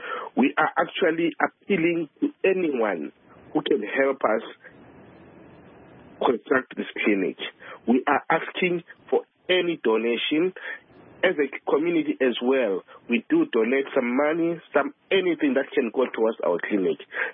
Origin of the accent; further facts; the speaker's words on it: Tambashogo, Zimbabwe; English is a second language; I come from Tambashogo in Kwanda North.